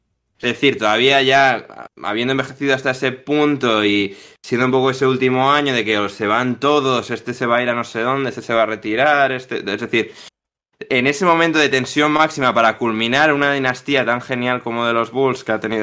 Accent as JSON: {"language": "Spanish", "region": "Basque Country", "country": "Spain", "said": "Eres gallego, yo soy vasco"}